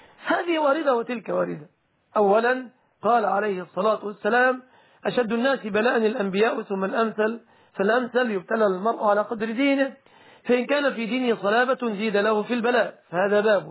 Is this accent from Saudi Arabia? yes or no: no; Egypt; الرقص في دول الخليج ليس كالرقص عندنا في بلادنا مصر.